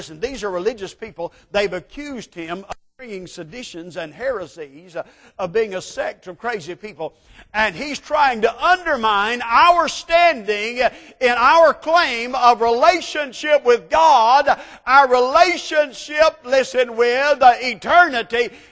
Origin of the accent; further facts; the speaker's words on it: Georgia, United States; Okay, I grew up in South Georgia, spending a lot of my time there